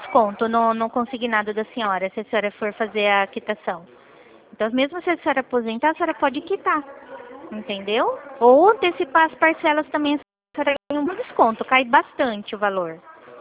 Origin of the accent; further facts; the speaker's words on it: Rio Claro, São Paulo, Brazil; Eu sou daqui de Rio Claro, eu sou aqui do lado da agência da Avenida 3 aqui.